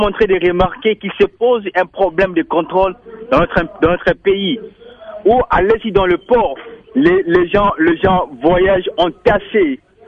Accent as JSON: {"language": "French", "region": "Tshopo", "country": "DR Congo", "said": "Moi, je voyageais, je suis de la Tchopa."}